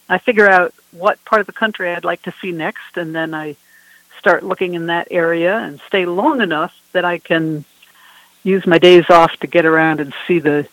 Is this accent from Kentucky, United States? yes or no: no; Mexico, New York, United States; Mexico, New York.